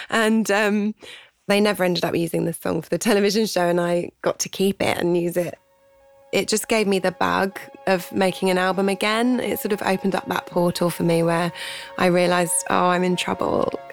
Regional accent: England, United Kingdom; When I was a kid growing up in England, it sounded like American highways and dusty roadside bars

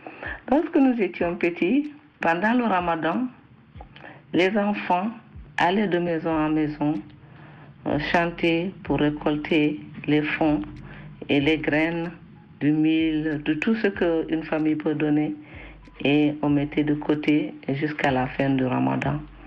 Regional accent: Senegal; now in France; Je suis originaire du Sénégal, Mali pour ma mère et Sénégal pour mon père.

